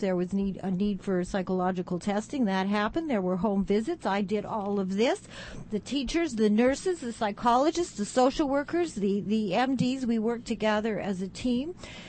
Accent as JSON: {"language": "English", "country": "Canada", "tie": "born or raised there", "said": "I'm Canadian. So I grew up in Canada, educated in Canada, and come from, it's, you know"}